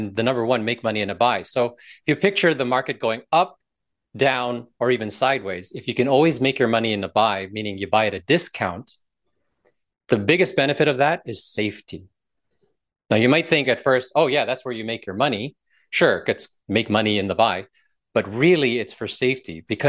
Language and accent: English; Toronto, Ontario, Canada; now in Orlando, United States; Scarborough in Toronto, Ontario, Canada, and that was over 40 some odd years ago. And about 7 years ago, I relocated my wife from Toronto to escape winters to live and be based down here in sunny Orlando, Florida.